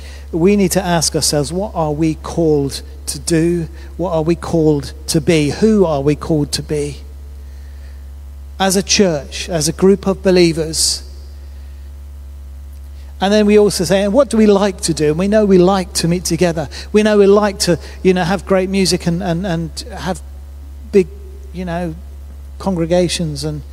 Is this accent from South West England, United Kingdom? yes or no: yes; South West England, United Kingdom; I'm thinking of the churches in Devon that I grew up meeting.